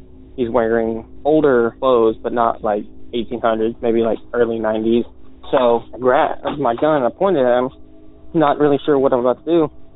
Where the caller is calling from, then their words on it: Virginia, United States; Hey Derek … I'm calling from Virginia about a story that happened to me back when I was a volunteer firefighter.